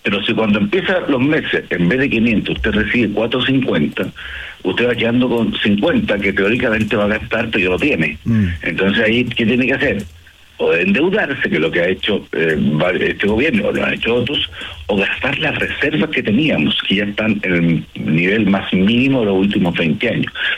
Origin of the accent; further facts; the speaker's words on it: Chile; porque a todos nos conviene como chilenos tener menos deuda